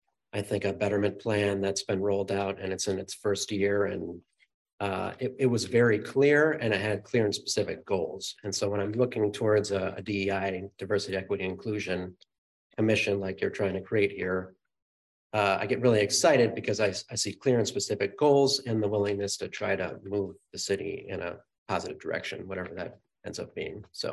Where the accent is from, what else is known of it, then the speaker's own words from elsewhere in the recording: Hopkins, Minnesota, United States; I grew up in Hopkins and the Minnetonka area.